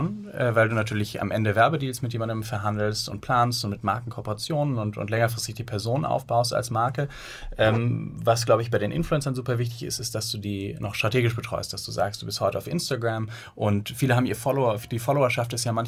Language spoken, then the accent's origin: German; Bonn, North Rhine-Westphalia, Germany; born there; now in Hamburg, Germany; Wir sind eigentlich geboren in Bonn und sind dann mit der Zeit nach Hamburg gezogen, nach dem Studium